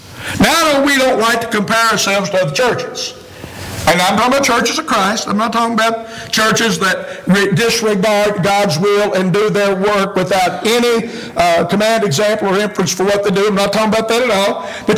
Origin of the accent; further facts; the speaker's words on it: United States; especially when I was a child growing up in Anderson County, people would help each other. That's where it is where I live now.